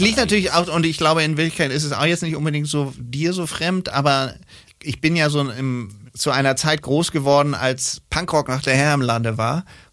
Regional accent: Hamburg, Germany; Ich bin Hamburger, aber für uns gibt es kein G. Ich habe auch mal in so einer Wohnung gewohnt, im Grindelhof, Grindelhof 2

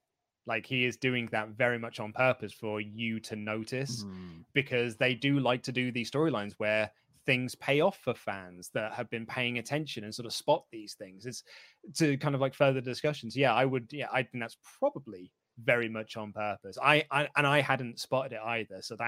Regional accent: United Kingdom; I mean, as a Brit, I would pronounce it WAP, but as an American, I believe it's WAP.

